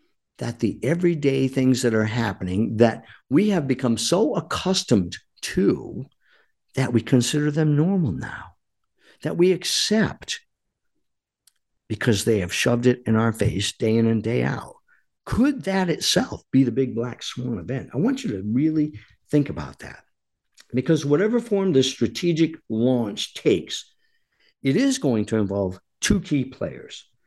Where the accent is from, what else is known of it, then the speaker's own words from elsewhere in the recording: United States; as a Christian, as a physician, as a retired Air Force officer, as an American, as a husband, father, and now grandfather